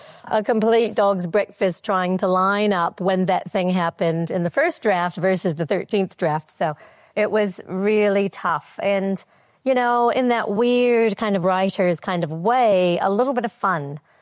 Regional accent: United States; But I wasn't at all, as an American, you know, surprised by that.

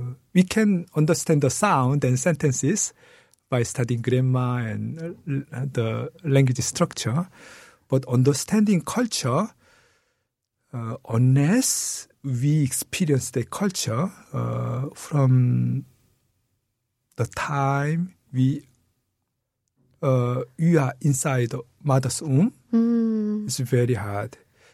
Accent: South Korea; first language Korean; English is a second language; I think it's I am biased because Korean is my mother tongue and the English is my second language.

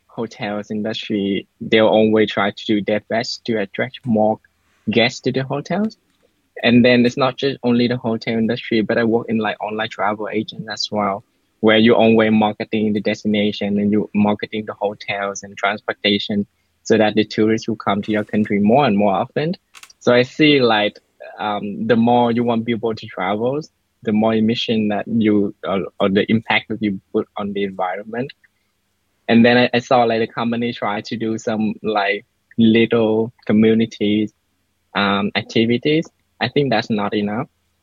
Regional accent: Ho Chi Minh City, Vietnam; I grew up in Ho Chi Minh City, Vietnam, a dynamic city.

